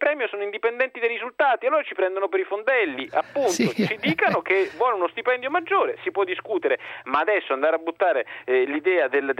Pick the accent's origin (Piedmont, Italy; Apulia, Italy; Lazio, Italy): Lazio, Italy; Rome; Io sono un romano